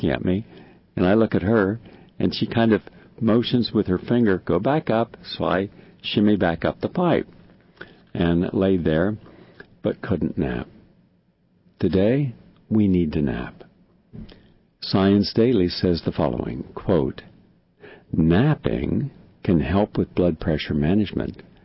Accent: Southern US, United States; Where I grew up in the South, as children, we were told, whether we liked it or not, more often not, we did not like it, to take a nap.

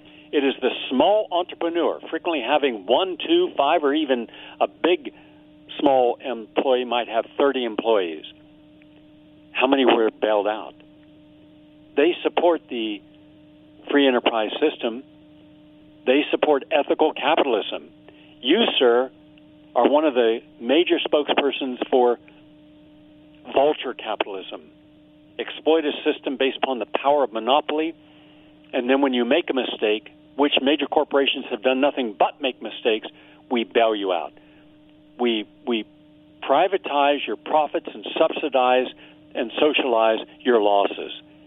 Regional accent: Kentucky, United States; whether it was coal miners in Tennessee, West Virginia, my home state, Kentucky, and parts of Pennsylvania.

